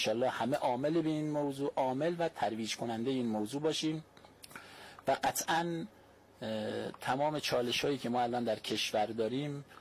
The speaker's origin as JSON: {"language": "Persian", "town": "Tuyserkan", "region": "Hamadan", "country": "Iran", "said": "شهر با صفای توسرکان."}